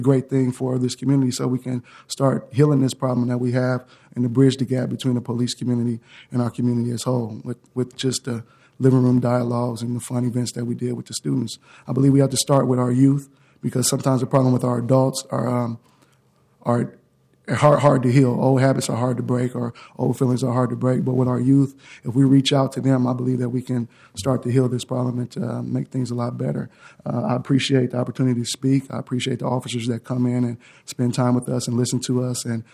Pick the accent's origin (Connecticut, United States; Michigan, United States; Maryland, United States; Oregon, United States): Oregon, United States; Portland; I grew up in Northeast Portland. I was a part of gangs as a youth.